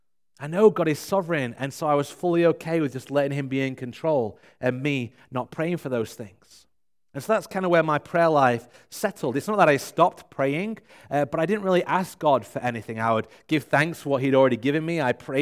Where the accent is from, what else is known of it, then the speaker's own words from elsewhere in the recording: England, United Kingdom; I mean, you think I sound quite eloquent because I'm from England, but to most English people, I sound like a commoner